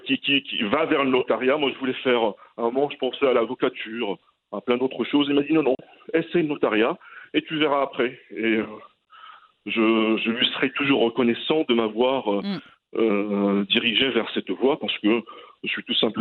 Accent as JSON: {"language": "French", "town": "El Jadida", "region": "Casablanca-Settat", "country": "Morocco", "tie": "born or raised there", "said": "Quand j'ai grandi, moi, à Jdida, dans les années 80, c'était autre chose."}